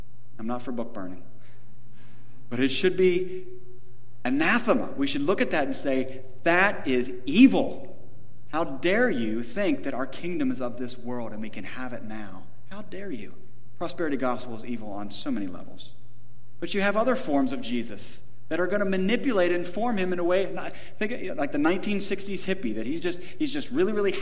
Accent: United States; And I love America. I'm an American. I love being American

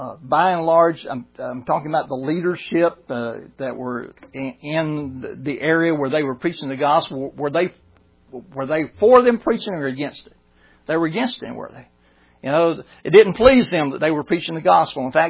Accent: Brunswick, Georgia, United States; But I was born in America. Somebody got the gospel to my mom and dad. My mom and dad were saved before I was born. I was attending church 9 months before I was born. You know, I was in the womb. My mom and dad raised me in Sterling Baptist Church in Brunswick, Georgia.

